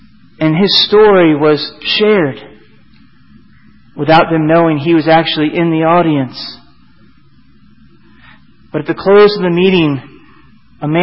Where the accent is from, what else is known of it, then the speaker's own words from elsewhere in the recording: Florida, United States; But growing up in Florida, you should have seen the hues of the orange, red, and purple that God sketched on the skies.